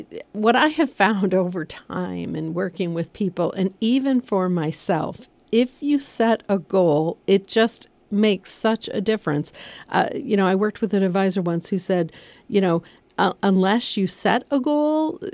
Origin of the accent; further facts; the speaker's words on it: Michigan, United States; I'm from Michigan. My husband and I are both from Michigan. We love Michigan and love Lake Michigan, love being around the water.